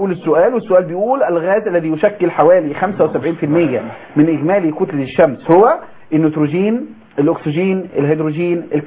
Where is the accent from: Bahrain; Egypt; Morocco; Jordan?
Egypt; احنا مصريين ومصر محتاجه